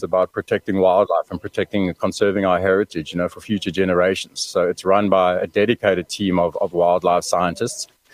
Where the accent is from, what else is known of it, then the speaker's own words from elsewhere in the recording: Pretoria, Gauteng, South Africa; I grew up in Pretoria. I went to Tux.